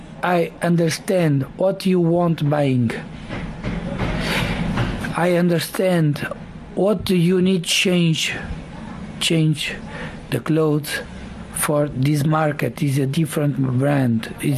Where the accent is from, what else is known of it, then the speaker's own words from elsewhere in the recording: Portugal; also born or lived in Malawi / Angola; I'm born in Malawi. I grew up in Portugal. Study economy. I moved Angola 12 years ago